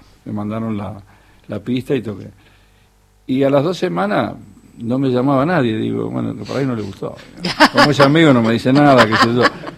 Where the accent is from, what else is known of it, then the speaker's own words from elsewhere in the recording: Monte Grande, Buenos Aires Province, Argentina; Le digo, no, nací en Monte Grande.